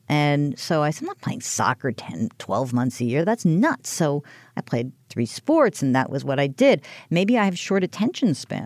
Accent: New York, United States; I grew up same thing, the burbs of New York.

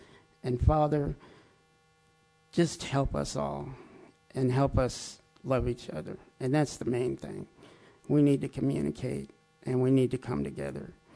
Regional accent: Los Angeles, California, United States; also born or lived in Peru / Pennsylvania; now in Asheville, United States; was born in Peru, and … But my parents that adopted me at half a year flew me back to Pennsylvania, and we grew up in Los Angeles. And then when I lived in Arizona when I was 38, I came out to Asheville.

